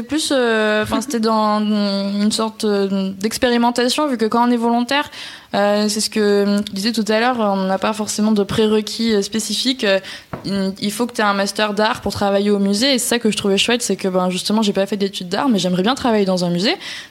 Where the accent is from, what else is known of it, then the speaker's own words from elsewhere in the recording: France; quand on est français, on peut un peu raconter, on parle en français très très vite